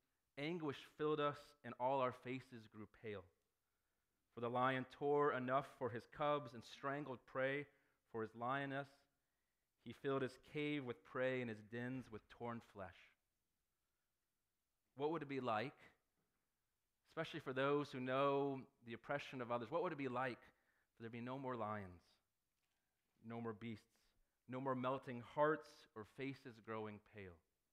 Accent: Cincinnati, Ohio, United States; also born or lived in St. Louis, United States; now in Chicago, United States; I grew up in Cincinnati, and they have a great zoo in Cincinnati.

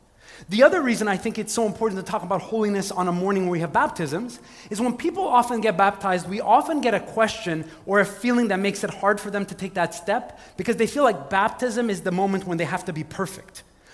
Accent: Montreal, Quebec, Canada; Okay, I'm from St. Michel.

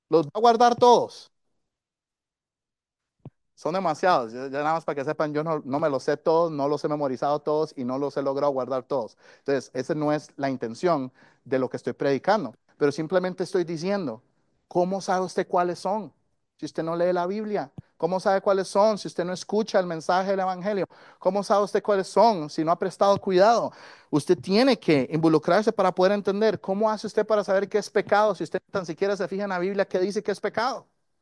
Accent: Costa Rica; Yo escuchaba eso creciendo, crecí en Costa Rica

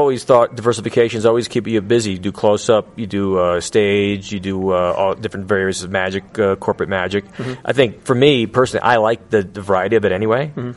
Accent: Stamford, Connecticut, United States; a lot of them live in Greenwich, Connecticut, right next to my hometown, Stamford, Connecticut.

